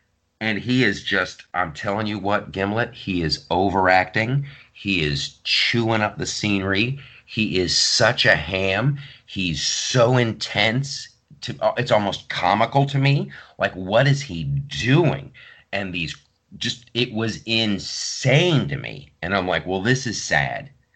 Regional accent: Ohio, United States; accent: Southern Ohio; you'll see a late 90s me with my Southern Ohio accent.

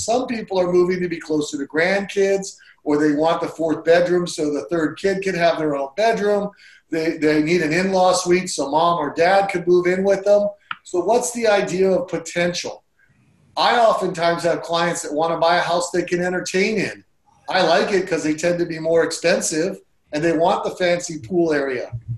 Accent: Hawaii, United States; now in Georgia, United States; I grew up in Hawaii and we didn't have moles. I got here to Georgia and we had moles.

